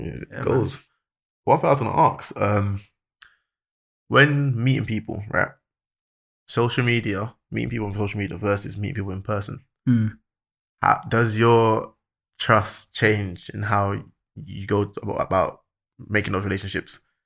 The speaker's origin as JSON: {"language": "English", "region": "London", "country": "United Kingdom", "said": "I'm from South London"}